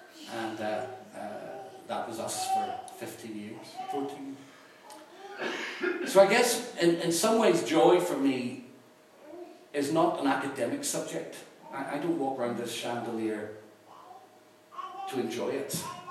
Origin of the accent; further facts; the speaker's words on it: Northern Ireland, United Kingdom; And I come from Northern Ireland.